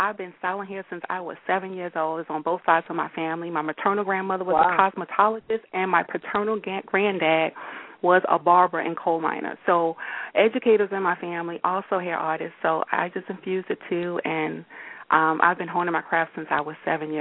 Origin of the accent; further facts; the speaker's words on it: Queens, New York, United States; also born or lived in Brooklyn; now in Bloomfield, United States; I'm from Queens, New York, but I'm now living in Bloomfield, New Jersey, so I'm always in the city on my gigs.